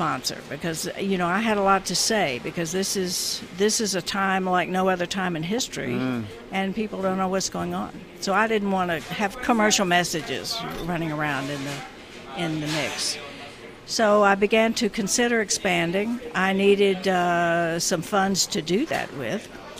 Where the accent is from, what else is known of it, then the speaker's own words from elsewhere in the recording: Gainesville, Georgia, United States; I started in my hometown, Gainesville, Georgia.